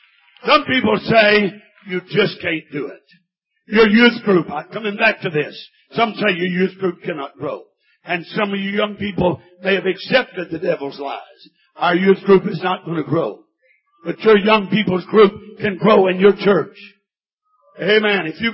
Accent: Missouri, United States; There was a man near my hometown in Missouri.

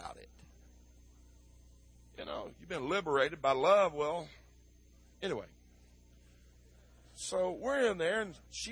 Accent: Kennett, Missouri, United States; born there; I was born in Southeast Missouri, a little town called Kennan.

